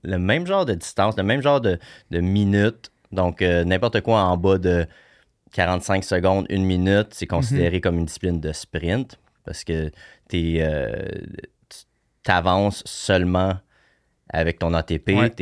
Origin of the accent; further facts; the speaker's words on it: Îles-de-la-Madeleine, Quebec, Canada; Non, je viens des Îles-de-la-Madeleine. Puis, je me suis blessé. J'ai grandi dans le hockey.